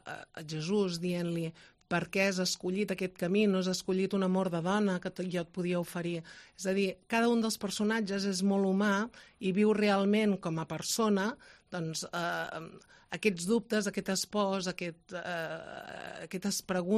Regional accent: La Selva del Camp, Catalonia, Spain; Clar, jo objectiva no ho puc ser, perquè sóc de la Selva.

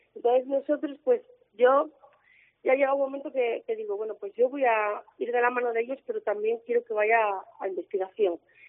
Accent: Asturias, Spain; moved away

